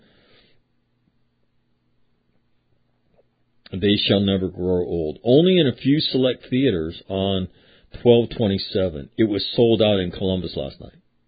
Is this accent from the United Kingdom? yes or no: yes; United Kingdom; because I'm a Brit